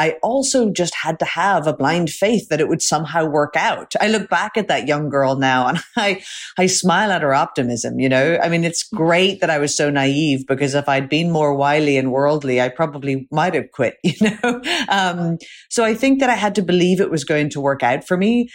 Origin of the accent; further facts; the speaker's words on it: Northern Ireland, United Kingdom; growing up in Northern Ireland, I was fascinated by all the gray areas